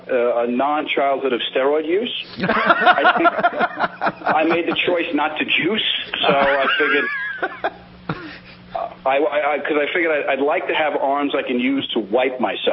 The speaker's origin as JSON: {"language": "English", "region": "New York", "country": "United States", "tie": "born or raised there", "said": "Part of it is growing up in New York, and part of it is growing up on the East Coast."}